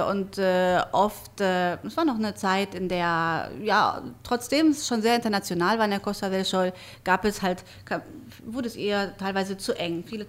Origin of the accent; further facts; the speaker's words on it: Germany; Und dann nach Deutschland gekommen. Also ich habe eigentlich meine komplette Jugend und auch meine Studienzeit in Deutschland verbracht.